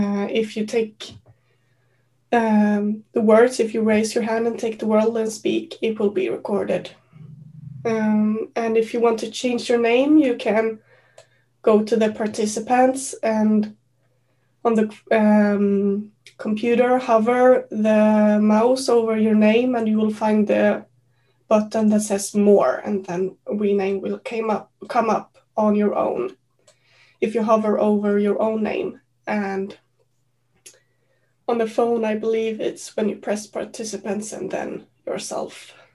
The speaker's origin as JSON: {"language": "English", "country": "Sweden", "said": "I'm an adult child. I'm from Sweden"}